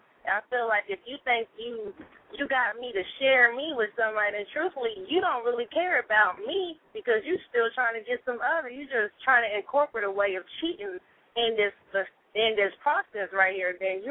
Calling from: Indiana, United States; Yeah, I'm Indiana.

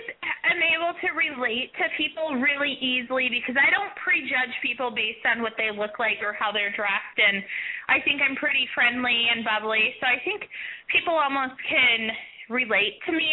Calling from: Minneapolis, Minnesota, United States; I'm doing fabulous. A little cold. I'm calling from Minneapolis.

